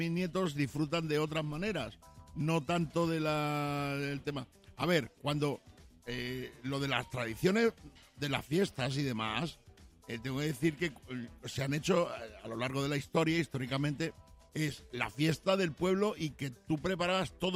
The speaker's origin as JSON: {"language": "Spanish", "town": "Badajoz", "region": "Extremadura", "country": "Spain", "tie": "born or raised there", "said": "yo de pequeño iba a la romería en mi tierra, en Badajoz"}